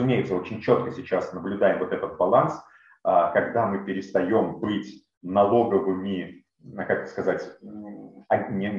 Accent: Belarus; now in Ukraine; Чаще всего люди спрашивают не кто ты по национальности, я белорус, они спрашивают, а где, в какой точке ты сейчас находишься? Я в Украине.

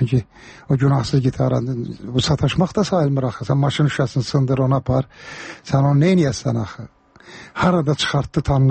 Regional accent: Karabakh, Azerbaijan; Məndə zarafatçı Qarabağlıyam

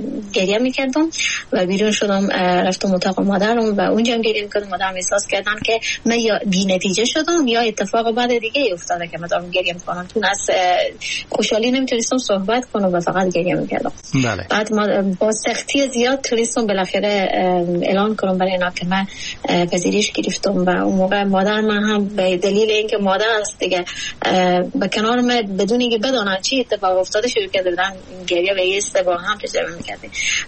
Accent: Afghanistan; ما همه ما افغانستانی ها در شرایطی بزرگ شدیم که فقر اقتصادی داریم

